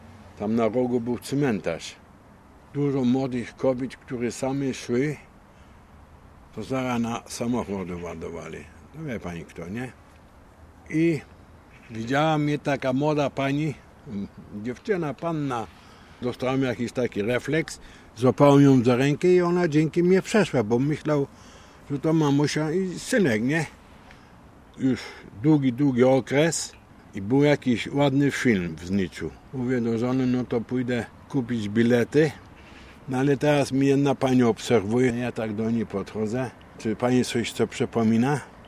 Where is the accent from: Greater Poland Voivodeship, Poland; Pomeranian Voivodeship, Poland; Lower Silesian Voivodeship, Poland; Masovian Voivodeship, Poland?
Pomeranian Voivodeship, Poland; Gdańsk; born there; Urodziłem się w Gdańsku Wrzeszczu w 1936 roku.